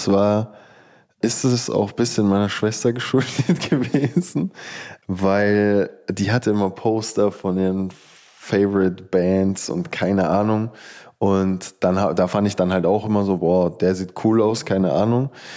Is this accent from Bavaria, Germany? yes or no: yes; Rosenheim, Bavaria, Germany; hieß der Laden bei uns in Rosenheim.